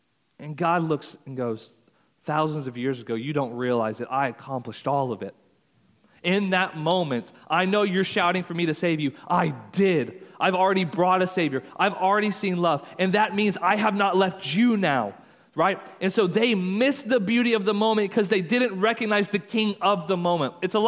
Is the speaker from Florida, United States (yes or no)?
no; Texas, United States; accent: Texas; I'm going a little fast. That's not just because of my Texas accent, I promise.